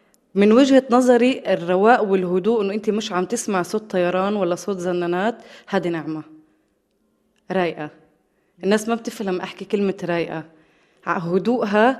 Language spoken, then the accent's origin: Arabic; Gaza, Gaza Strip, Palestine; وانا كتير عجبني الموضوع لانه هذا الاشي بيمسني انا كفلسطينية وخصوصا من غزة